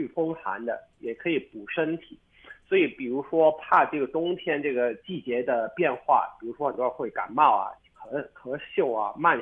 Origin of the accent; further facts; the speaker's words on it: Guangdong, China; 我是广东人